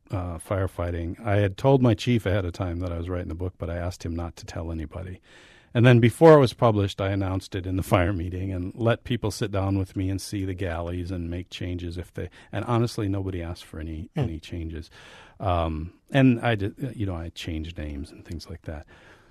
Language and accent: English; New Auburn, Wisconsin, United States; when I moved back to my hometown of New Auburn in 1995, I'd been away for 12 years